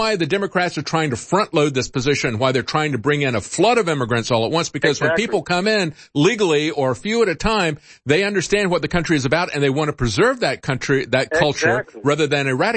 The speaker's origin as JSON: {"language": "English", "region": "Florida", "country": "United States", "tie": "born or raised there", "said": "As a matter of fact, when I grew up in Florida, almost all my friends were Cuban immigrants"}